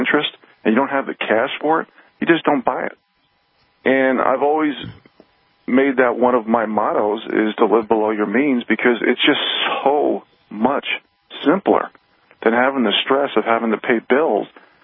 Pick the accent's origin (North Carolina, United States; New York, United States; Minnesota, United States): New York, United States; So this has been my dream to live this way since I was a teenager back growing up in New York, to live off the grid, off the land, hunt and fish.